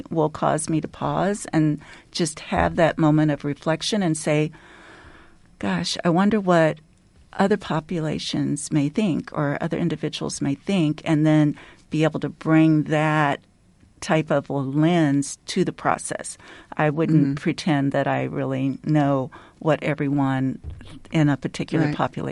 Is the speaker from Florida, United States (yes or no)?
no; Des Moines, Iowa, United States; now in Ames, United States; I am not. I am originally from Des Moines. Mm-hmm. My dad was a postal worker. My mom was a teacher's aide. I grew up there, went out of state to college